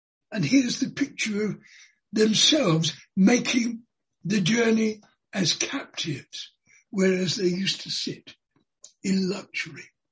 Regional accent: United Kingdom; if there is any guilt that applies to me because I am British or whatever, please take it away.

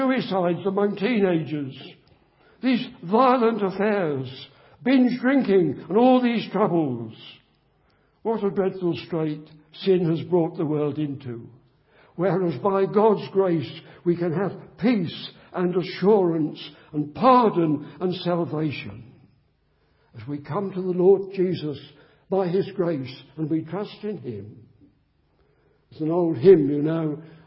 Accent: Bedford, East of England, United Kingdom; born there; I'm very proud of Bedford. I was born in Bedford. It's a good town. It's a great town.

